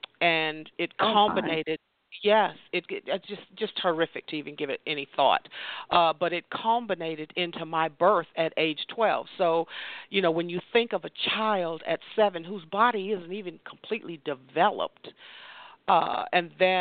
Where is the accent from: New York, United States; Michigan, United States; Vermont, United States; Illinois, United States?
Michigan, United States; Flint; born there; Well, I was born in Michigan. I was born in Flint.